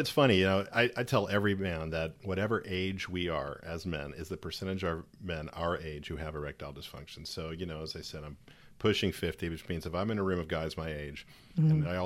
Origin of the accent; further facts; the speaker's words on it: Texas, United States; accent: Texan; She gets on me when I start sounding too Texan, you know. I am Texan